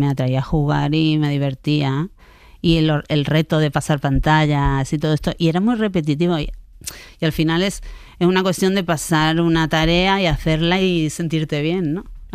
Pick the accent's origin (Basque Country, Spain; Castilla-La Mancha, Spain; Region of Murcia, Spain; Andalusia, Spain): Andalusia, Spain; Marbella; Pues yo crecí en Marbella.